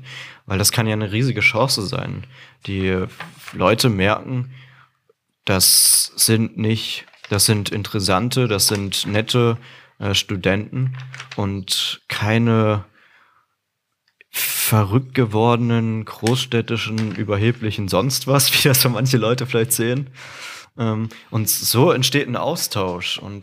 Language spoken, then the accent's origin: German; Rhineland-Palatinate, Germany; da, wo ich herkomme, aus der Südpfalz, da ist ein Auto kein Klimasünder